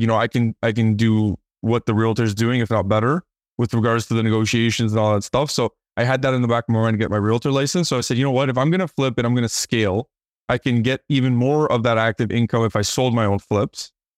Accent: Cambridge, Ontario, Canada; now in Toronto, Canada; even though like I born and raised in Cambridge, but I've moved to like Toronto now.

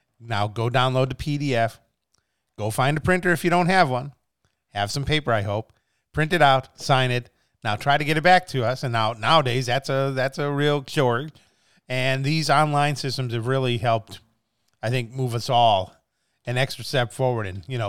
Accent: Wisconsin, United States; So for those, I'm from Wisconsin myself, everyone.

